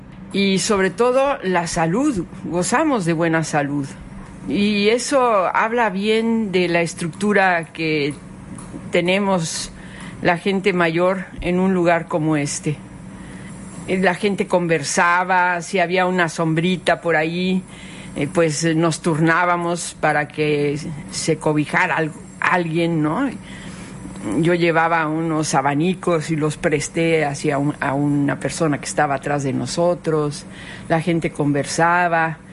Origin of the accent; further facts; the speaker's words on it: Mexico; Eso es lo que somos los mexicanos.